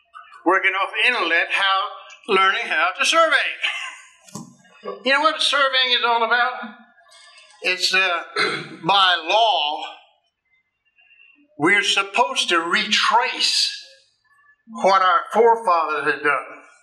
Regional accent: Louisiana, United States; I am from South Louisiana.

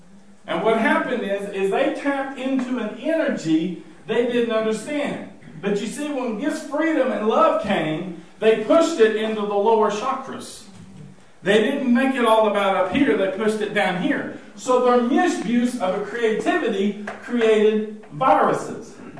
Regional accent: Arkansas, United States; Hillbilly, I'm from Arkansas.

